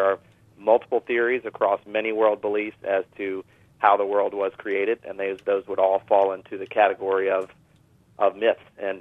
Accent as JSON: {"language": "English", "country": "United States", "tie": "born or raised there", "said": "growing up in the States, we certainly don't learn a whole lot about the African continent."}